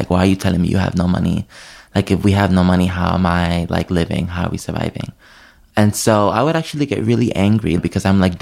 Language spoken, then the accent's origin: English; New York, United States; accent: New York